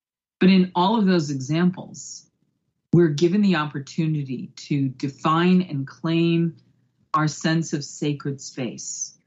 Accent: Boston, Massachusetts, United States; You know, I grew up in Boston, and as a young person, I got to spend a good deal of time at Fenway Park.

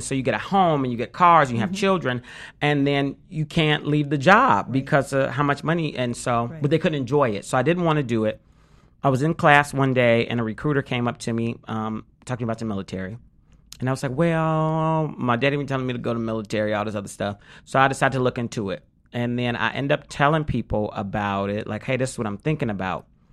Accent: Detroit, Michigan, United States; this is right when Detroit, because I'm from Detroit, was just coming on the upswing from the recession crash.

